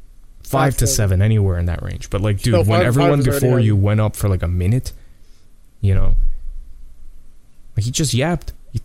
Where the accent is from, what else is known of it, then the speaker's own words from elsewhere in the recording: United States; As people know, I'm an American.